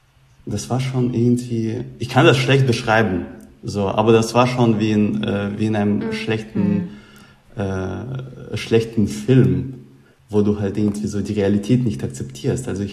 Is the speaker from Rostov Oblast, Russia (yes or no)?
yes; Rostov-on-Don, Rostov Oblast, Russia; German is a second language; now in Germany; ich komme aus Rostov am Don, das ist die Stadt, die praktisch an der Grenze zwischen Russland und Ukraine liegt.